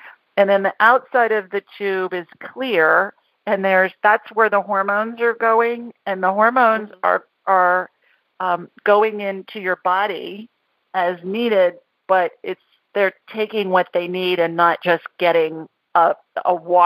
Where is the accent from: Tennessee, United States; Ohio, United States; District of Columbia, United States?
Ohio, United States; Worthington; Oh, I grew up in Worthington. Did you know that?